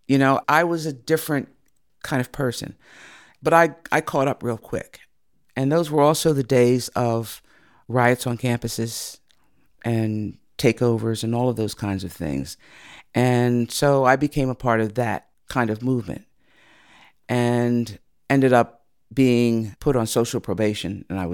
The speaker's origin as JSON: {"language": "English", "town": "Pleasantville", "country": "United States", "tie": "born or raised there", "said": "When I grew up here in Pleasantville, it was a predominantly white community. And there were very few African Americans in my class."}